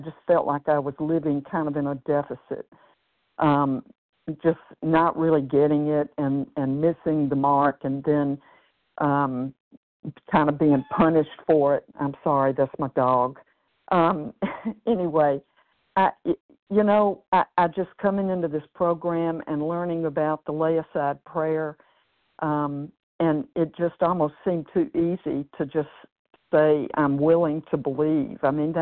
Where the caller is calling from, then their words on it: Tennessee, United States; I'm calling from Tennessee this morning